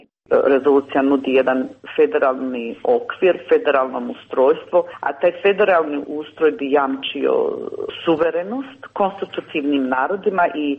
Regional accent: Bosnia & Herzegovina; na koncu konca mi smo Hrvati iz Bosne i Hercegovine

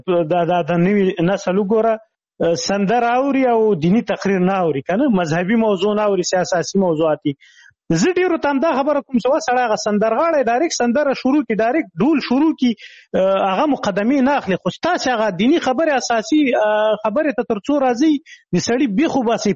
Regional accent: Khyber Pakhtunkhwa, Pakistan; ما ماشومتوب په شمشتو کې تیر کړی شمشتو مهاجرینو کمپوس هغه د هغه پخواني جهادي رهبرانو ندیو رهبر کمپ مشهور کمپ زه په هغه کې لوی سوی وم

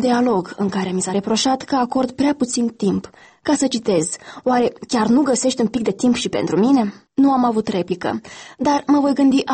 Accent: Romania; ca o româncă adevărată, cu acte în regulă

